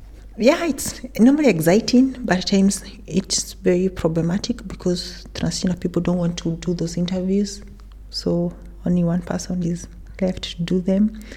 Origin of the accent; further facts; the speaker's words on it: Kenya; I'm Kenyan.